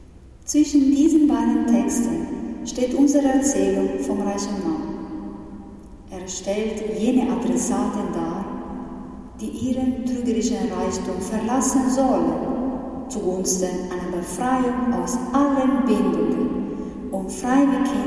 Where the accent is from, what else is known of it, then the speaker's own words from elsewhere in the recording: Milan, Lombardy, Italy; Und noch meine Gemeinde, wo ich herkomme, aus Mailand, die ist weniger bekannt